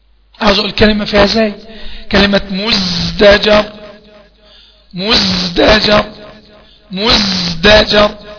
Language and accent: Arabic; Egypt; احنا عندنا في مصر بيقول اتقلقل من مكان، اتقلقل من مكان